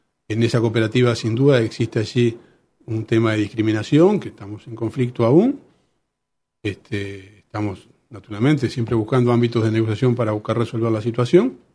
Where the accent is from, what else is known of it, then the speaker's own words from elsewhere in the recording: Uruguay; como trabajadores y como uruguayos en general vamos procesando estos cambios